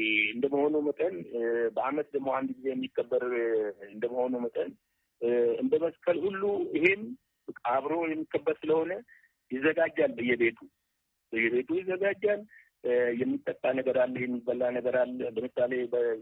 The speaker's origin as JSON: {"language": "Amharic", "region": "Oromia", "country": "Ethiopia", "tie": "born or raised there", "said": "አሁን ለምሳሌ እኔ ተወልጄ ባደኩበት ወዳ ብሉቅ አካባቢ ኢሬቻ ይከበራል።"}